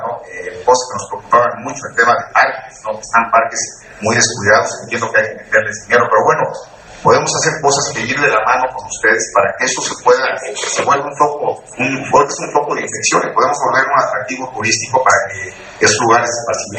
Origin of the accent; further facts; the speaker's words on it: Puebla, Mexico; Estamos comprometidos, somos poblanos, nuestras empresas están en Puebla